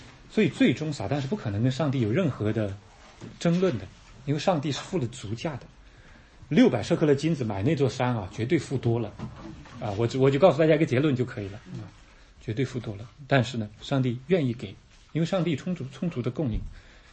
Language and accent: Chinese; China; 我们中国人特别看重的